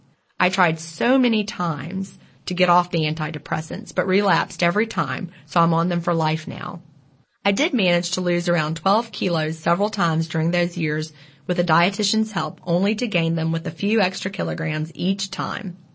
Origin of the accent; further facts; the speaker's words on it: Egypt; from Egypt. I am 53, but I was only 29 after having my first child back in 1992 when I had to travel to France with my husband for 2 years.